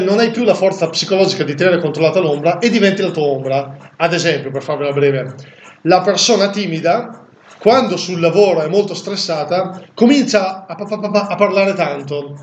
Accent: Lombardy, Italy; ma tipo dalle mie parti la resistenza non è esistita, perché io vivo nel Bresciano

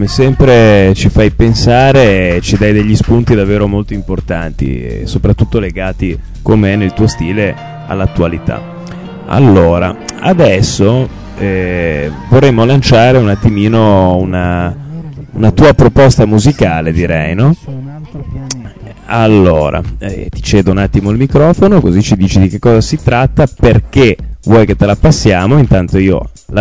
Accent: Liguria, Italy; siamo un po' così, siamo liguri.

